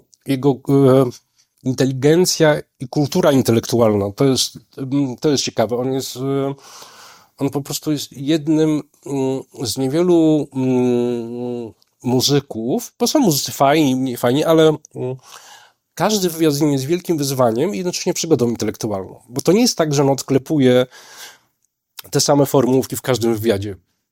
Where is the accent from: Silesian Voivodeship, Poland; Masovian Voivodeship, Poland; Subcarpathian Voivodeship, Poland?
Masovian Voivodeship, Poland; Warsaw; jestem patologicznym warszawiakiem. Ja się tutaj urodziłem